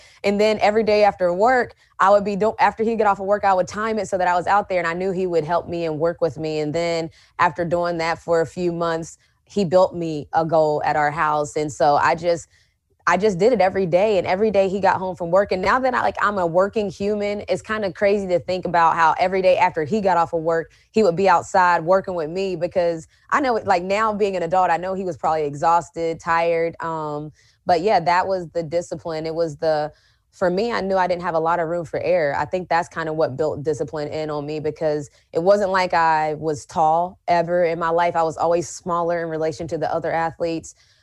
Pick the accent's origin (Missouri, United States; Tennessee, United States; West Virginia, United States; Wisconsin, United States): West Virginia, United States; And so I think growing up in West Virginia, going to school in stores helped me in that aspect, because I was used to not having a lot of entertainment around me. You know, I was used to being able to entertain myself. I'm country.